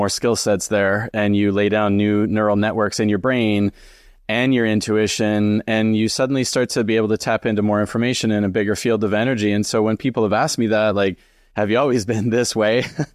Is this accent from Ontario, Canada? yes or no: no; Alberta, Canada; growing up in Alberta and you drive all over the place, all over the province and in the winter and in the snow and the cold.